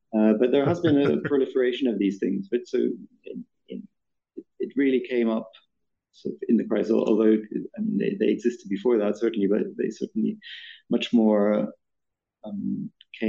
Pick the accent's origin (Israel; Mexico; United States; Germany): Germany; I like to think it's because it's a German spelling. I'm originally from Germany.